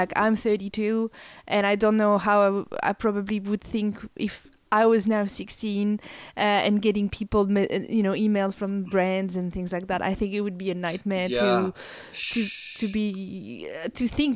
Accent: France; I had to plug my laptop because again, I'm from France.

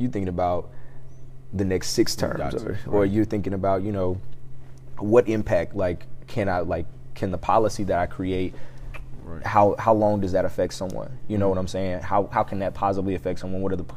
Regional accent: Mississippi, United States; because one, I'm from Mississippi, so I'm a little biased.

